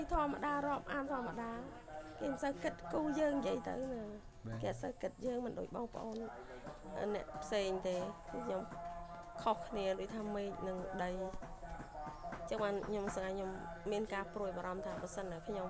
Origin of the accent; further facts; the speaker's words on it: Pursat, Cambodia; ស្រុកកំណើតខាងឪពុកម្ដាយខ្ញុំអ្នកពោធិ៍សាត់កាលខ្ញុំនៅក្មេងៗគឺនៅខេត្តពោធិ៍សាត់នឹងឯងចា